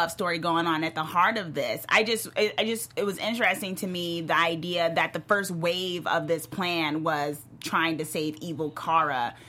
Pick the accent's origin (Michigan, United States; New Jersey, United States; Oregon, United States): New Jersey, United States; I'm from Jersey, sorry. It's hard to pronounce those A's.